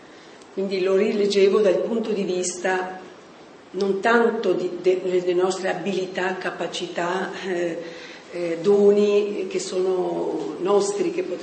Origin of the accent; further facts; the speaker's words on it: Tanzania; io vengo dal Tanzania